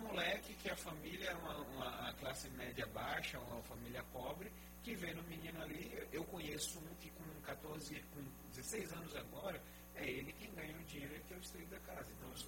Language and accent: Portuguese; Recife, Pernambuco, Brazil; eu vim lá de Recife